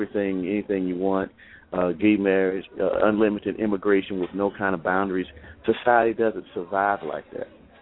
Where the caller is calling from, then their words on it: Jacksonville, Florida, United States; I'm in Florida, Jacksonville, Florida.